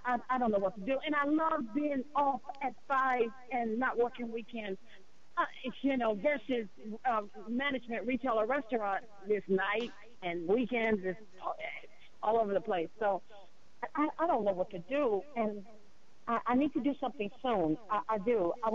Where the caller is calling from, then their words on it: North Carolina, United States; I'm calling from North Carolina.